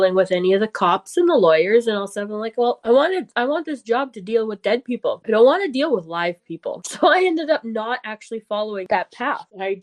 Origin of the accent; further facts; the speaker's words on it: Whitecourt, Alberta, Canada; also born or lived in Calgary; now in Strathmore, Canada; I've lived in Calgary longer than I lived in my hometown, but I still don't say I'm from Calgary. I still say I'm from Whitecourt. I'm little town, northern Alberta